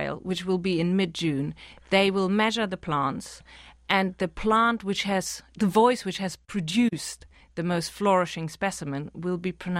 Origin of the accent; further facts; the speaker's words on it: Germany; now in London, United Kingdom; Well, so I'm from Germany, and I moved to London in the mid-1990s.